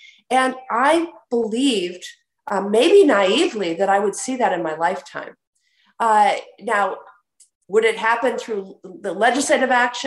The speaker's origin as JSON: {"language": "English", "region": "Wisconsin", "country": "United States", "said": "like my home state of Wisconsin"}